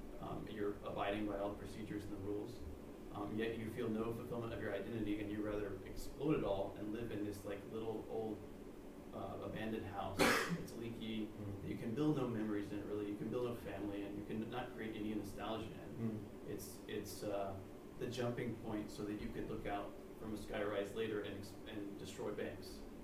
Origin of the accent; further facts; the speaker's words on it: Kentucky, United States; born there; My family came from London in 1642, and I was born in Kentucky.